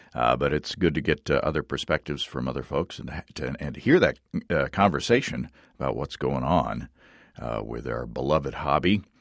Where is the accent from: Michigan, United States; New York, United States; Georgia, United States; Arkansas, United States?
Arkansas, United States; Hot Springs; This week, we head to my hometown of Hot Springs, Arkansas, for the 4th American Craft Sake Festival.